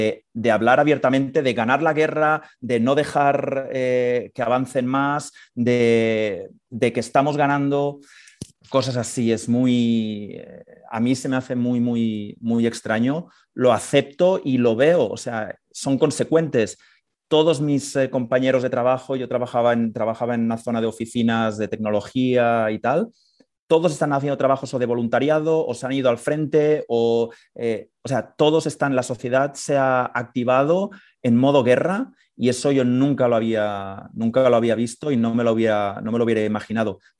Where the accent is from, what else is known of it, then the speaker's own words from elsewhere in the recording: Spain; yo como occidental, como español